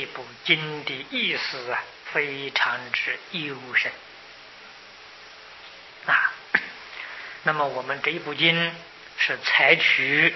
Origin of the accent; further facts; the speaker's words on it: China; 那么在我们中国人把这个道路拓宽，统统翻新铺柏油马路了，那个古道见不到了